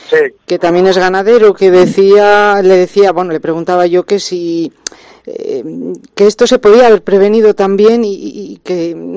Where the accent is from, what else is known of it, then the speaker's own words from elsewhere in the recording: Zamora, Castile and León, Spain; Hemos sufrido los que en Zamora desde lejos, oye, porque somos zamoranos, nos preocupa